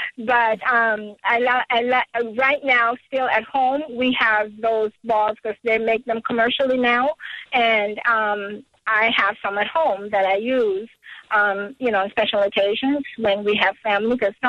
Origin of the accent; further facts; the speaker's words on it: Jamaica; I grew up in Jamaica in the country.